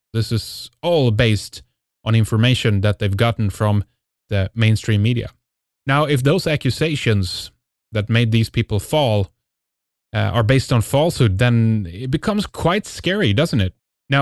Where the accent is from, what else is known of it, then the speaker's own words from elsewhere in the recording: Sweden; I'm from Sweden